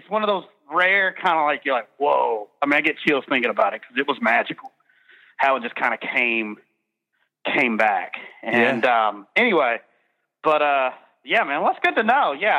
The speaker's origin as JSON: {"language": "English", "town": "Birmingham", "region": "Alabama", "country": "United States", "said": "we're from Birmingham, Alabama"}